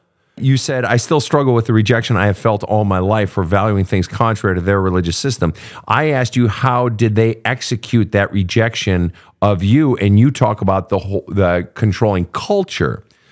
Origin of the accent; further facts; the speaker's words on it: Sweden; my home country, my people, Sweden